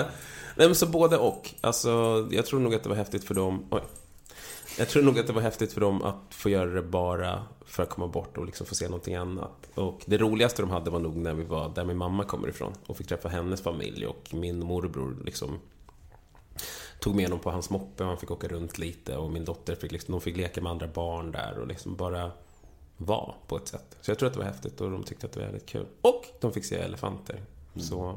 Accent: Vallentuna, Stockholm County, Sweden; also born or lived in Täby; Och sen så flyttade jag till Vallentuna när jag var typ 6. Bodde där tills jag var 2

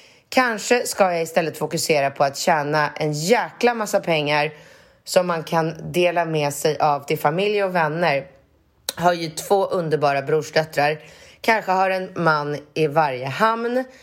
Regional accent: Sweden; moved away as an adult; now in Austin, United States; Jag är en svensk 43-årig tjej, bor i Austin, Texas sedan 10 år tillbaka.

